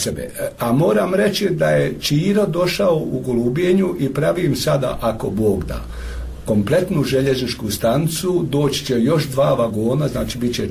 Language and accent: Croatian; Croatia; Slušajte, ja sam Hrvat.